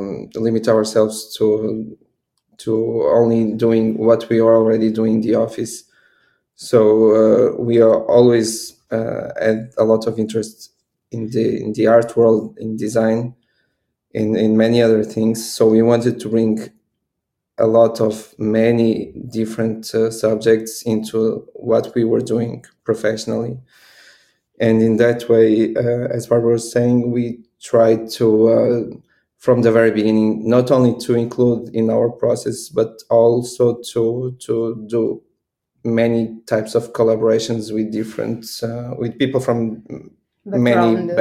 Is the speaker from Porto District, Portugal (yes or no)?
yes; Porto, Porto District, Portugal; I'm from Porto, Portugal. And I studied in Porto, and then I always worked in Paris.